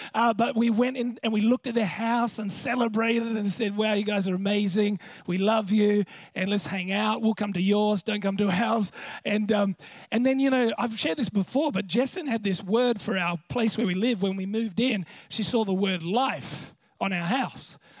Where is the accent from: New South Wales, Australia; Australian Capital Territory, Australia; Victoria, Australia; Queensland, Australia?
New South Wales, Australia; Hornsby Heights; And I said, I grew up in 25 Maranta Street, Hornsby Heights.